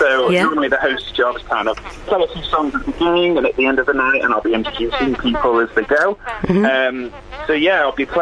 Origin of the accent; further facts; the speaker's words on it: Chester, North West England, United Kingdom; So, I'm from Chester.